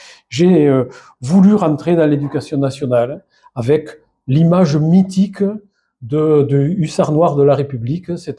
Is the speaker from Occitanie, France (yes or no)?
yes; Saint-Gaudens, Occitanie, France; born there; moi, je suis né en 57 à Saint-Gaudens. Donc je suis un vieux bonhomme, hein, pas loin des 70 ans.